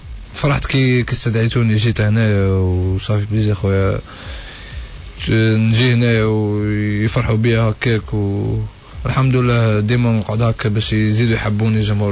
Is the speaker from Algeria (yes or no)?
yes; Oran, Oran Province, Algeria; اصحابي مازال قاعدين يشجعوا فيا في وهران وفي حومتي